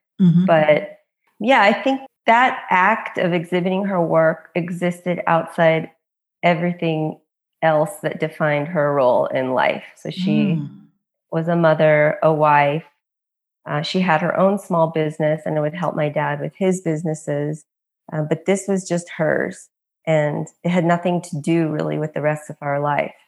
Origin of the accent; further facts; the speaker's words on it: San Luis Obispo, California, United States; now in Los Angeles, United States; I am originally from Los Angeles, and I was mainly raised in a small town called San Luis Obispo, which is on the central coast of California. And I'm back in LA now.